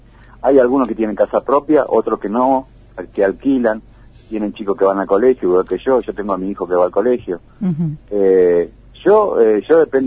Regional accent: Buenos Aires, Argentina; now in Puerto Iguazú, Argentina; Yo soy de Buenos Aires. Yo vine acá a Iguazú y me quedé acá en Iguazú.

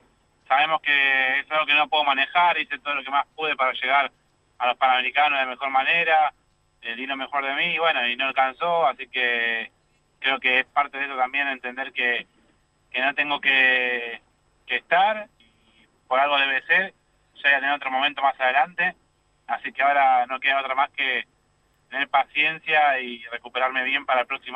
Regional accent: Argentina; Somos todos tan argentinos

